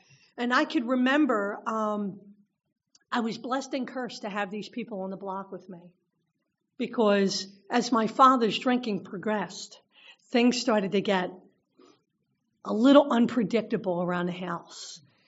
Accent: Philadelphia, Pennsylvania, United States; I was born and raised in South Philly my whole entire life. I come from a long line of longshoremen and a long line of drinkers.

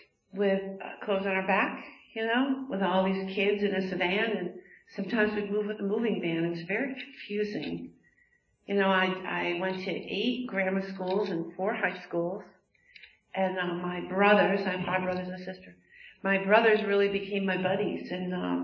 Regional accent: Wisconsin, United States; also born or lived in Chicago, Illinois; I am from the Midwest. I was born in Chicago and raised in Wisconsin.

